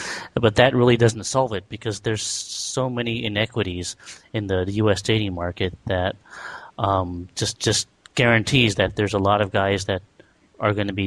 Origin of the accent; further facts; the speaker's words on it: California, United States; I grew up in Silicon Valley, which is all about work and isolation, so it wasn't that open of a place. And I was an Asian guy